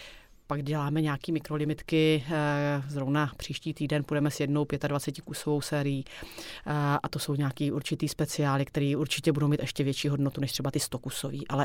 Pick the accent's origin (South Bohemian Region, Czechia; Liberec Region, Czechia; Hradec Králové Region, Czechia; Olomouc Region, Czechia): Hradec Králové Region, Czechia; Nové Město nad Metují; já pocházím z Nového města na Metují a samozřejmě jsem vnímala tu značku od malička.